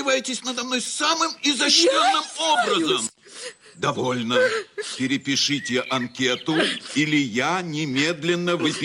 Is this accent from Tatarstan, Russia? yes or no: no; Saint Petersburg, Russia; Я старый ленинградец.